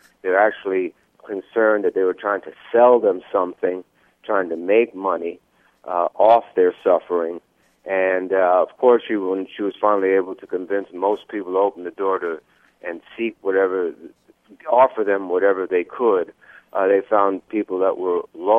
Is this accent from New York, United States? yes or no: yes; New York, United States; I'm born and raised in New York